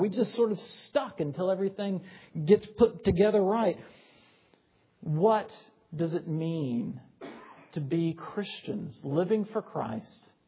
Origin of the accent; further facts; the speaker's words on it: South Carolina, United States; I used to be able to say, you know, I'm from South Carolina, I used to be able to say, I work with college students.